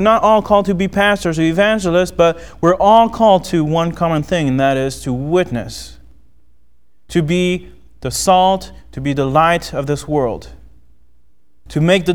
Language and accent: English; France; when I was a young kid growing up in France.